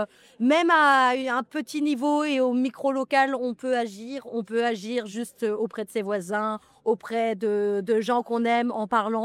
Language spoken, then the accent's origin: French; Nantes, Pays de la Loire, France; Alors nous on vient de Nantes, ville tout à fait côté de Loire-Atlantique, une ville voilà qu'on apprécie depuis longtemps.